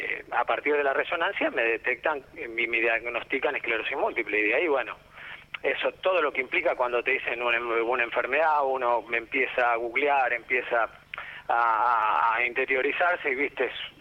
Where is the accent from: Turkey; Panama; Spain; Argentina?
Argentina; Zaira, Córdoba; yo nací en un pueblo de habitantes en la provincia de Córdoba, que se llama Zaira, es un pueblo muy chiquito, la gente de la zona, como hice deporte toda mi vida, mi infancia la pasé ahí